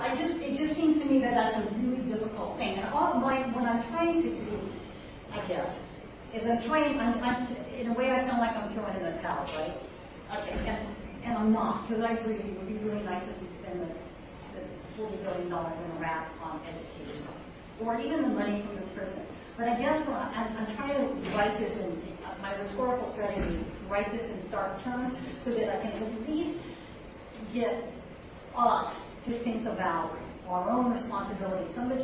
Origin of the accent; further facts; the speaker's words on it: California, United States; I'm a working class kid. I grew up in California in the 60s